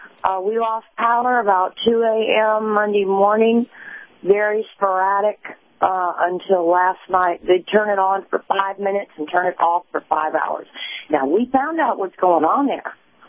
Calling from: San Antonio, Texas, United States; in San Antonio.

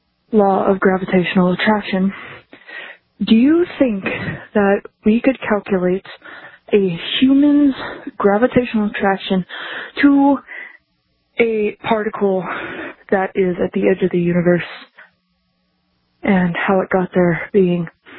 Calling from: Watford City, North Dakota, United States; from Watford City, North Dakota

